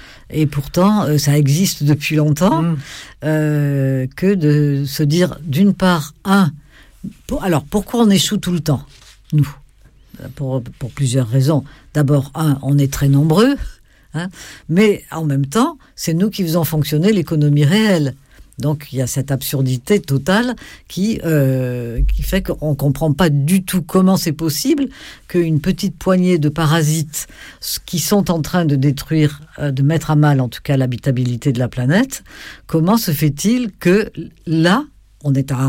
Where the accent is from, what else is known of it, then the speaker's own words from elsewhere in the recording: Occitanie, France; je suis lozérienne, que je suis née en Lozère et que j'ai grandi jusqu'à l'âge de mes 18 ans en Lozère